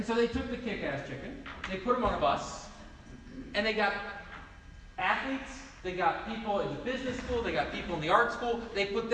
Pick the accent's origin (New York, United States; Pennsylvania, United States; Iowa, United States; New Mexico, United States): New York, United States; This is new for me as a New Yorker.